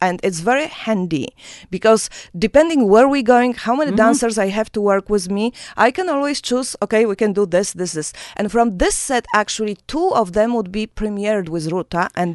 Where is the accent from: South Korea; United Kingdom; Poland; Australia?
Poland; now in United States; I'm a choreographer from Poland